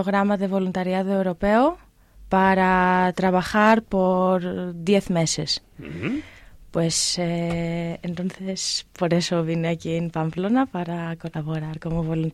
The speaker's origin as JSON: {"language": "Spanish", "town": "Athens", "region": "Attica", "country": "Greece", "second_language": "Spanish", "said": "De Atenas."}